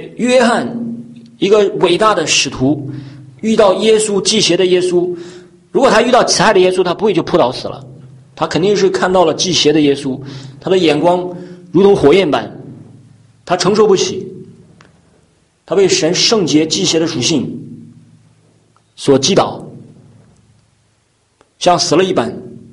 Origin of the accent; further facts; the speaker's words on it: Henan, China; 在我们河南那边的教会里面经常有这样的见证